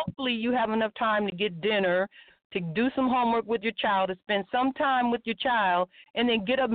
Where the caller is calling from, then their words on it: Oakland, California, United States; I'm calling right now via Oakland, California.